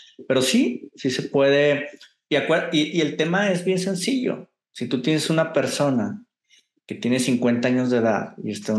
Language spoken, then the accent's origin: Spanish; Guadalajara, Jalisco, Mexico; Acuérdate que soy de Guadalajara, entonces ya con C casi no hay.